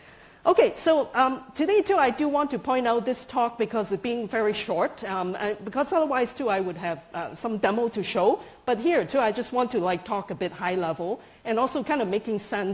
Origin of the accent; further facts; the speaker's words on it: Chicago, Illinois, United States; And I'm from Chicago, by the way, and I'm also active community builder.